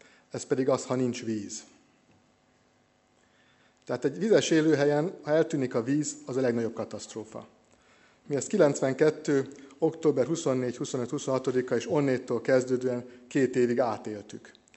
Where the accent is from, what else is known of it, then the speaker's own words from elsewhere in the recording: Győr-Moson-Sopron, Hungary; Rólam annyit kell tudni, hogy szigetközi őslakos vagyok, Tőzsgyökeres szigetközi, akinek az első természeti élményeket a Duna adta, a Duna fövenye, a Duna homokja, a Duna vize